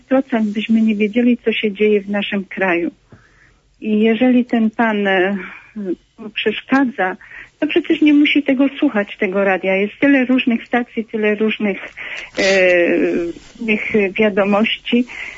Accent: Częstochowa, Silesian Voivodeship, Poland; A jako częstochowianka jest ich bardzo dużo

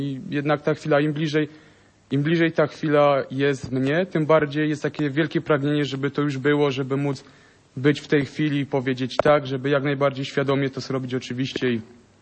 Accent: Stara Wieś, Lesser Poland, Poland; Ze Starej Wsi, niedaleko Limanowej.

